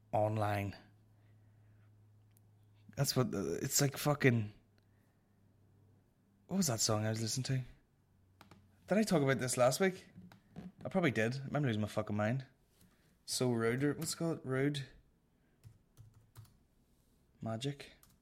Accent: Northern Ireland, United Kingdom; I'm just from Northern Ireland with a fucked up nose.

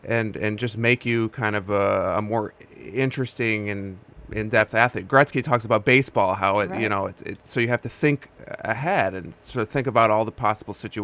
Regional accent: Chicago, Illinois, United States; I grew up in Chicago area.

